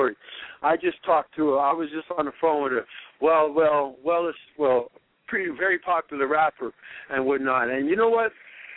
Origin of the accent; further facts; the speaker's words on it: Canada; You know, I'm from Canada, and I grew up listening to you.